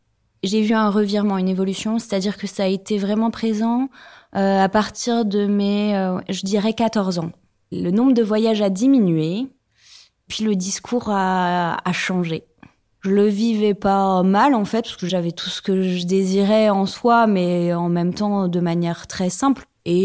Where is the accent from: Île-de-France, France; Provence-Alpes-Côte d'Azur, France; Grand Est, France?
Île-de-France, France; J'ai grandi en région parisienne.